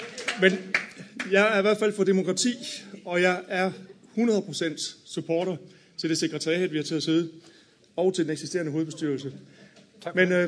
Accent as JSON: {"language": "Danish", "town": "Aarhus", "region": "Central Denmark Region", "country": "Denmark", "said": "Jeg kommer fra Aarhus"}